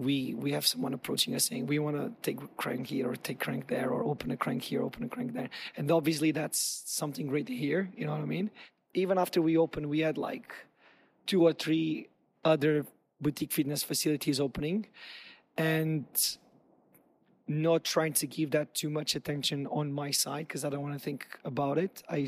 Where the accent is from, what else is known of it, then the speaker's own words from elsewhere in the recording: Portugal; I'm I'm basically a countryside boy from a small town in Portugal. My hometown has 20,000 people. Like, I'm from a very small place